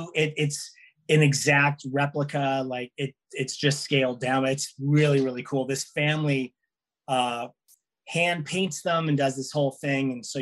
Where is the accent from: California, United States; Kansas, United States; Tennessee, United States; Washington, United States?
California, United States; North Hollywood; So being from LA, I'm from here. I'm from North Hollywood.